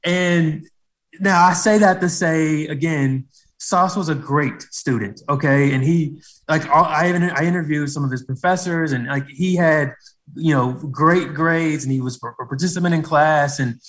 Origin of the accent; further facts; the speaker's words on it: Cincinnati, Ohio, United States; So I'm from Cincinnati, born and raised.